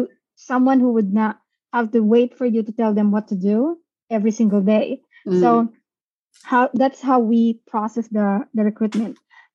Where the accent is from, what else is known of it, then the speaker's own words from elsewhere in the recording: Philippines; So because I'm from the Philippines, I know what to ask questions.